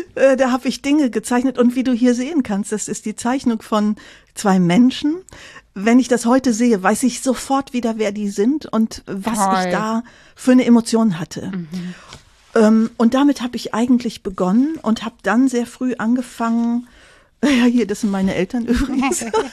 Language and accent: German; North Rhine-Westphalia, Germany; Ich komme aus dem Tecklenburger Land